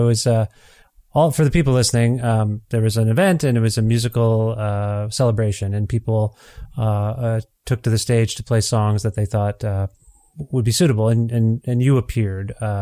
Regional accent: Canada; as a Canadian

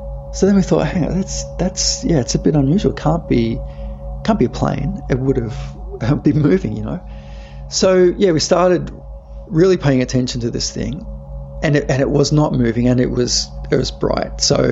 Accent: Australia; I'm from Australia

